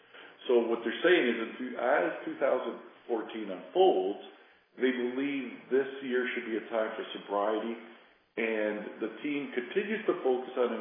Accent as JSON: {"language": "English", "country": "Canada", "said": "Okay, we'll start with Canada, being Canadian ourselves."}